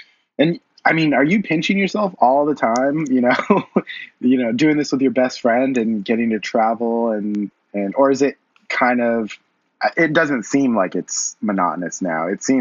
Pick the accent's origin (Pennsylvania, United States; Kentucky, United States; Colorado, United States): Colorado, United States; I grew up in Colorado, so, you know, I'm surrounded by mountains and stuff.